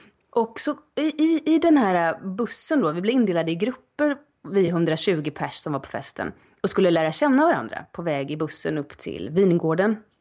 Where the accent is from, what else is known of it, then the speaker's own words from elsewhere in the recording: Sweden; jag kommer från denna arbetshets från Sverige